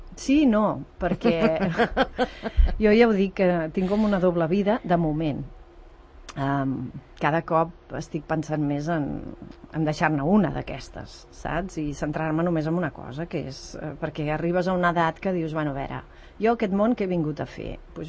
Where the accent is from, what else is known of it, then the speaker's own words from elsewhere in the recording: Tarragona, Catalonia, Spain; jo sóc de Tarragona i... I també, doncs, de petita recordo anar a veure molt, molt totes les ruïnes romanes